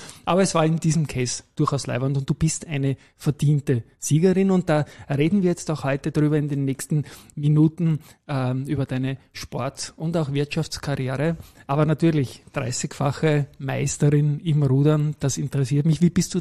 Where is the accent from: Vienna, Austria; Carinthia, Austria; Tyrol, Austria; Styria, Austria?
Vienna, Austria; Ich bin am Tennisclub aufgewachsen, auch im 22. Bezirk.